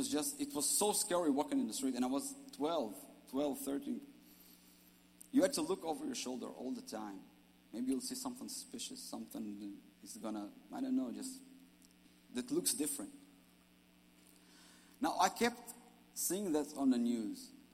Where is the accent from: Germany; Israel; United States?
Israel; Growing up in Israel was pretty great.